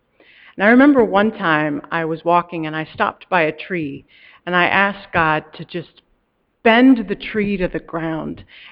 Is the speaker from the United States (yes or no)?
no; Iceland; when I was growing up in Iceland